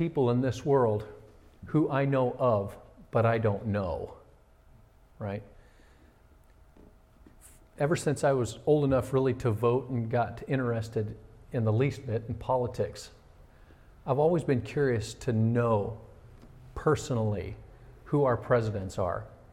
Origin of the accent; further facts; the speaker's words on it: United States; my first time exercising my right as an American citizen